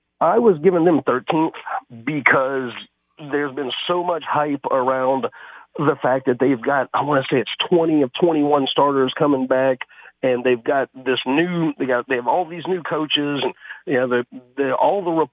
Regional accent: Lafayette, Louisiana, United States; As any longtime listener knows, I grew up partly in Lafayette.

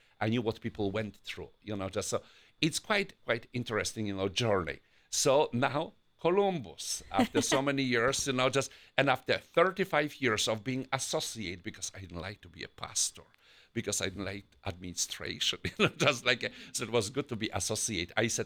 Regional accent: Masovian Voivodeship, Poland; And actually, going back to Divine Mercy, I am from the Diocese of Płock, where Sister Faustina saw first time Jesus Christ, you know, in the image of Divine Mercy.

